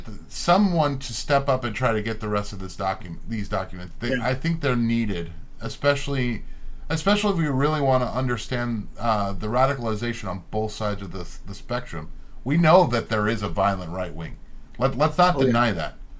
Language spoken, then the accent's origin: English; Houston, Texas, United States; and I grew up in Houston. So it used to be a red city, believe it or not.